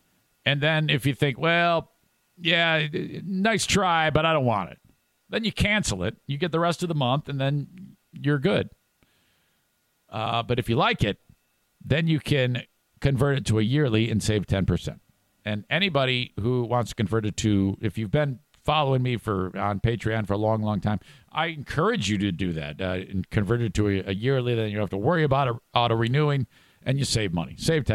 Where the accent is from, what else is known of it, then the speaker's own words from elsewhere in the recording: Warren, Michigan, United States; Guys walking around in my hometown of Warren, Michigan. Seriously, this is like 2 miles from where I grew up.